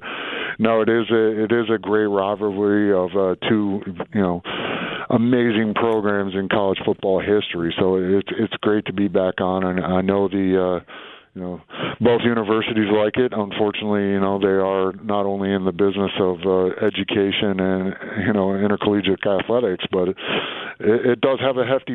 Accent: Michigan, United States; Especially, I grew up in Michigan, and that's something you look forward to.

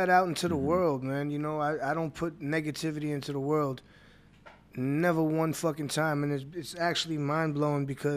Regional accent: New York, United States; I'm from New York, man. He ruined my childhood.

